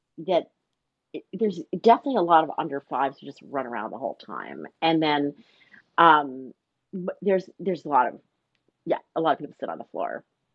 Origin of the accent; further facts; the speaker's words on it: Philadelphia, Pennsylvania, United States; So I told you I'm from Philadelphia.